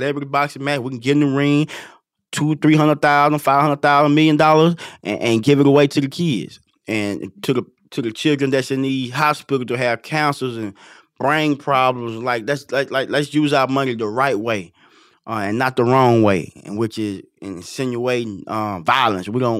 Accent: Texas, United States; I'm from Texas. Cornbread fed. I can cook clean. I can do it all.

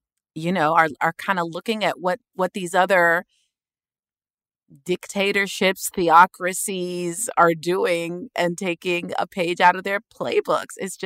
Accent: Sudan; I come from Sudan, you know, a dictatorship.

